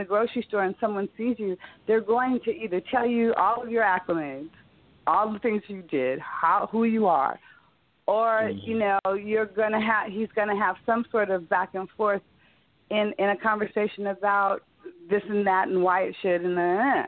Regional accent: Los Angeles, California, United States; I'm not from the Bay. I'm from L.A.

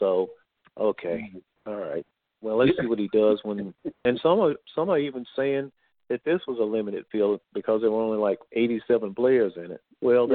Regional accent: Asheville, North Carolina, United States; and he knew that I was from Asheville

